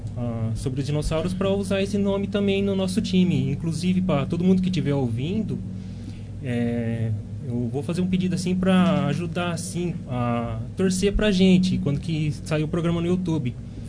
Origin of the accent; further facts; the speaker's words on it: Monte Alto, São Paulo, Brazil; born there; Eu sou de Monte Alto, nasci em Monte Alto.